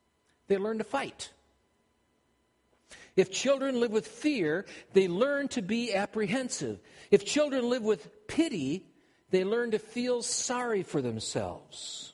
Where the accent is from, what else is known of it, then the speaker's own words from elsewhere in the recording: Minnesota, United States; I have an accent because I'm from Minnesota?